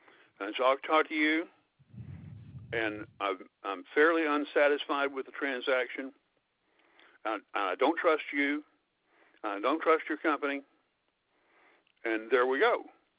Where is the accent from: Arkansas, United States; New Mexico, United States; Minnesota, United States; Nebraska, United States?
Arkansas, United States; I'm an Arkansas boy.